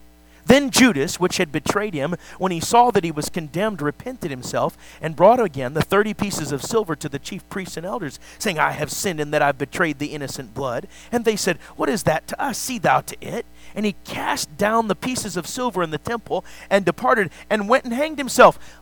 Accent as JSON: {"language": "English", "region": "Minnesota", "country": "United States", "tie": "born or raised there", "said": "Honey, trust me. I grew up in Minnesota."}